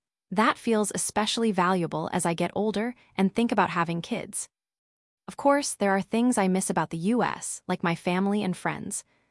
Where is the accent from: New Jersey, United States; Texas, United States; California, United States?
Texas, United States; now in Lyon, France; as a Texan, I'm outgoing and want to make friends and build a community.